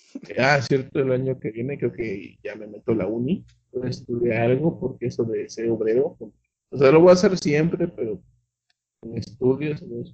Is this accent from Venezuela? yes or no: no; Veracruz, Mexico; no, viejita, soy de Veracruz.